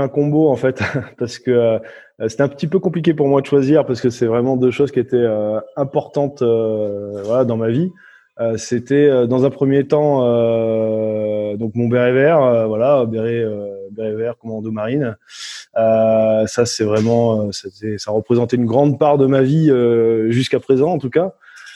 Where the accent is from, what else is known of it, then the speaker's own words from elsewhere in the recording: Sainte-Adresse, Normandy, France; born there; also born or lived in Périgueux; Alors moi, je suis né à Sainte-Adresse, du côté du Havre.